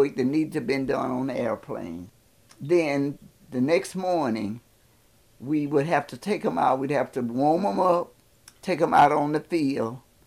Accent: Tuskegee, Alabama, United States; born there; I was born in Macon County, Tuskegee, Alabama.

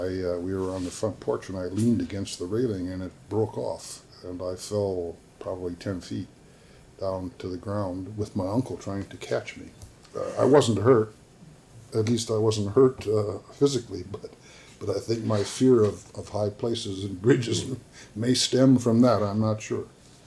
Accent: Chicago, Illinois, United States; We lived at the time when I was born, the family lived at on the far south side of Chicago at 94th Street and Lyons Avenue in a what was called at the time a three-flat building.

